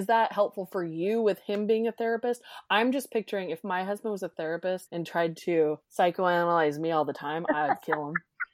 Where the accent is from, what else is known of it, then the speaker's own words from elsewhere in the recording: California, United States; moved away; So when we moved up here from California and I saw snow for the first time, I was like, that's fun. I saw that shit at Big Bear.